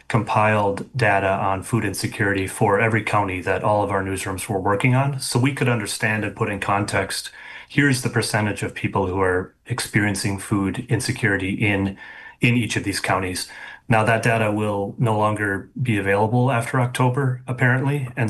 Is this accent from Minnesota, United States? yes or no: yes; Chisholm, Minnesota, United States; What surprised me was growing up in Chisholm.